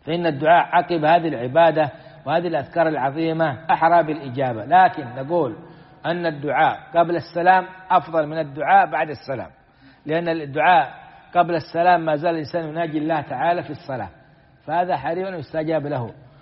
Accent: Saudi Arabia; نحمد الله تعالى في بلادنا المملكة العربية السعودية

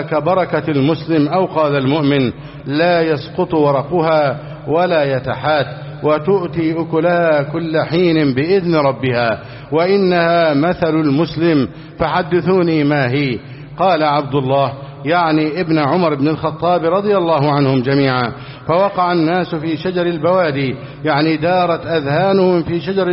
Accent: Egypt

